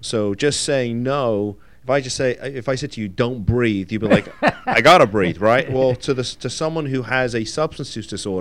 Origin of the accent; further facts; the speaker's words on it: United Kingdom; moved away as an adult; I was. Came here just before my 21st birthday. So I tell people my accent is like my hair. It's there, but it's definitely going.